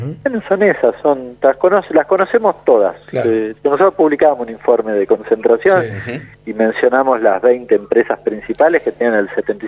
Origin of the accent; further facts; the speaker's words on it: San Martín, Buenos Aires Province, Argentina; ayer me llamó un periodista de San Martín, yo soy de San Martín